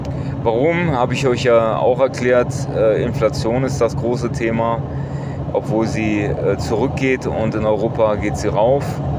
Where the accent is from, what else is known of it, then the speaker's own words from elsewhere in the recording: Turkey; als Türke, der hinter Erdogan steht